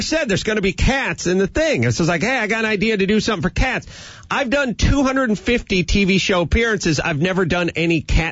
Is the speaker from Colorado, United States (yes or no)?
no; Indiana, United States; born there; No, I'm not. I was born in Indiana.